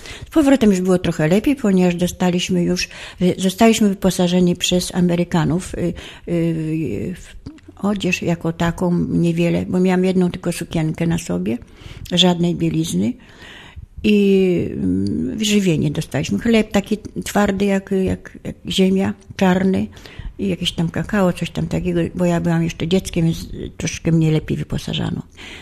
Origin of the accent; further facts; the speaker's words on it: Błaszki, Łódź Voivodeship, Poland; born there; urodziłam się w Błaszkach koło Kalisza, tam ojciec był komendantem policji i tam mieszkaliśmy